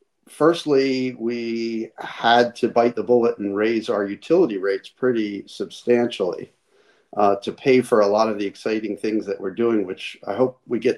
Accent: Philadelphia, Pennsylvania, United States; Well, I grew up in Philadelphia.

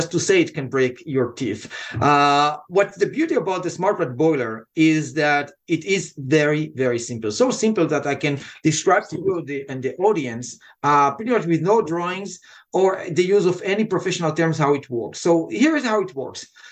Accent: Israel; accent: Israeli; English is a second language; now in United States; Originally and by accent, what you hear is Israeli accent that was softened after 25 years here.

